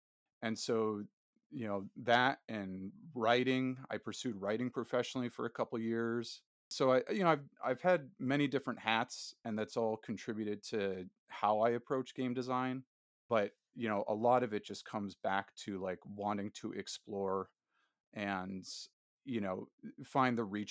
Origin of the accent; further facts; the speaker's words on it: Syracuse, New York, United States; I'm from Syracuse, and I feel like it's kind of in the water out here.